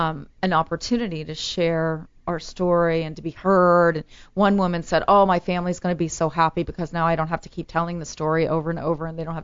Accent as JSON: {"language": "English", "region": "Ohio", "country": "United States", "lives_now": "Los Angeles, United States", "said": "Remember I came from Ohio where, like, if there's cars on the road, that's traffic?"}